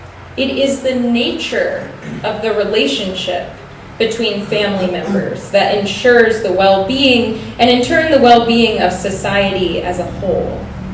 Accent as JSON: {"language": "English", "region": "South Carolina", "country": "United States", "said": "I've been very proud recently of my home state of South Carolina."}